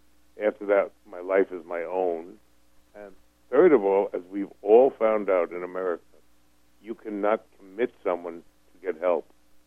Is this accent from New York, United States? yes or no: yes; New York, United States; born there; he knew I knew the buildings in New York because I was born in New York with the gargoyles and everything.